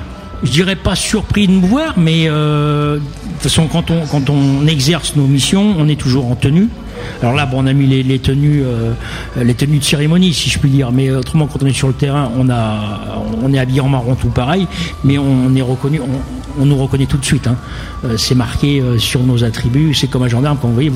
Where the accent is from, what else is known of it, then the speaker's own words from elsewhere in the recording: Nouvelle-Aquitaine, France; Moi, je suis du nord du département. Moi, je suis de Charente-Limousine.